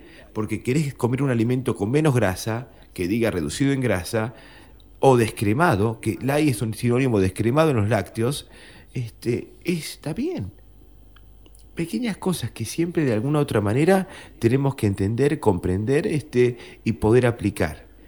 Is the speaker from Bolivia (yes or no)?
no; Argentina; Somos ciudadanos. Somos argentinos ciudadanos.